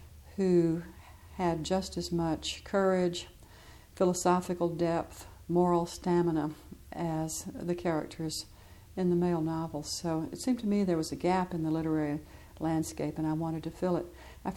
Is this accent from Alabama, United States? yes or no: yes; Birmingham, Alabama, United States; Of course, I was born in Birmingham. I grew up in Birmingham. I was there during the early 60s.